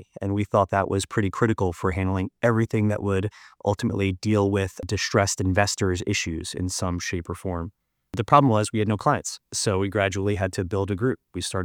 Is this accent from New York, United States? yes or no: yes; Long Island, New York, United States; I grew up in Long Island. I went to a very large public high school